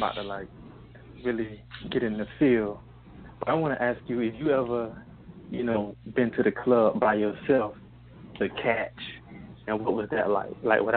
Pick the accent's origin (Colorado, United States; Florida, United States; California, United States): Florida, United States; Miami; I'm from Miami.